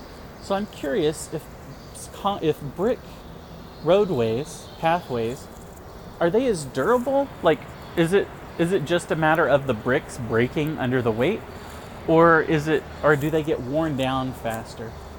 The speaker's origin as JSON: {"language": "English", "country": "United States", "said": "as an American, I always get my geography wrong."}